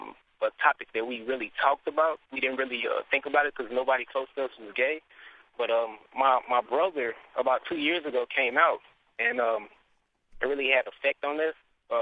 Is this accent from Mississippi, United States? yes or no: yes; Mississippi, United States; now in Houston, United States; I'm African American, a Southern Baptist. I grew up in Mississippi